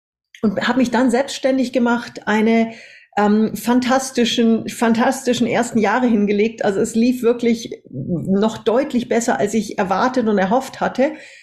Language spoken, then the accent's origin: German; Munich, Bavaria, Germany; born there; Als Münchner Kindl geboren, in 6 verschiedenen Ländern gelebt